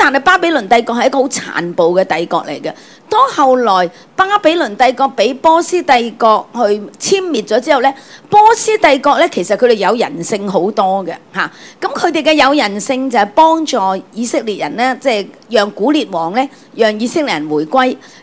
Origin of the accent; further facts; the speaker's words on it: Hong Kong; 那我就想起我们香港人，是吧，我们香港人是不是都在这个福的里面